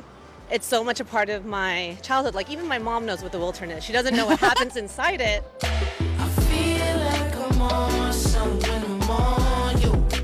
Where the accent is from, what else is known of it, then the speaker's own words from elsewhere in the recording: Torrance, California, United States; I grew up in Torrance, so it's very close.